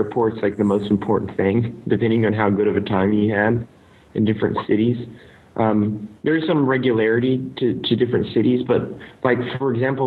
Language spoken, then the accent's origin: English; United States; I mean, I'm American. A few of us are American on the team.